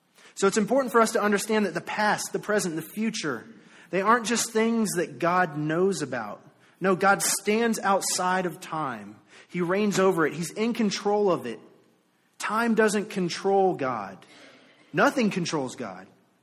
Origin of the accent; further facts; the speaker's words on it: Virginia, United States; also born or lived in Florida; Now, I'm from the South. Virginia's the South, right? The Northern South. Yeah, the Northern South. I lived in Florida for 5 years, okay? So we'll just say that I am somewhat Southern, okay?